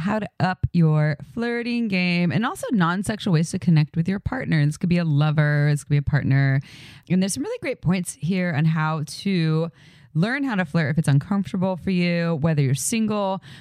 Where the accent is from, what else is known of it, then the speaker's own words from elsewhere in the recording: Santa Cruz, California, United States; I mean, I grew up in Santa Cruz. There's no snow.